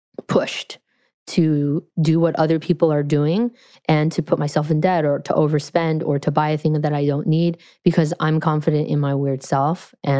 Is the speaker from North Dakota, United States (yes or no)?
no; California, United States; And I was like, I'm from California, never heard that.